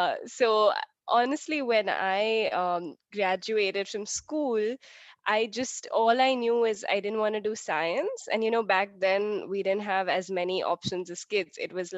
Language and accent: English; Mumbai, Maharashtra, India; I think I grew up in Bombay as well. I think I still say Bombay instead of Mumbai. It's kind of a feeling. So I've lived here most of my life.